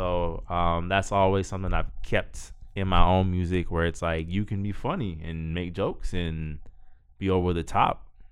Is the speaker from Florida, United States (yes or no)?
yes; Miami, Florida, United States; now in Los Angeles, United States; I was born and raised in Miami, spent my whole life here in 305, been a Dade County resident as long as I can remember. Recently moved to LA a little more than a year ago